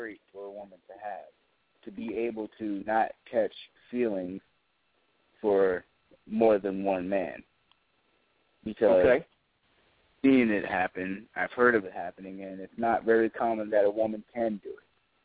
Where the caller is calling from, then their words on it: South Plains, New Jersey, United States; I'm calling from South Plains, New Jersey.